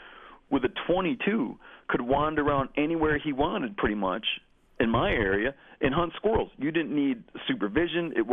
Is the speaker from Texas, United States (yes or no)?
no; Michigan, United States; So when I was growing up in Michigan, September 15th, was the opening day of squirrel season.